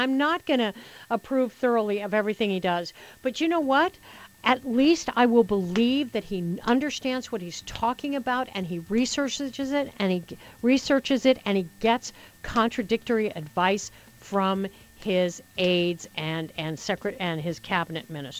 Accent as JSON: {"language": "English", "country": "Ireland", "said": "especially since I'm Irish."}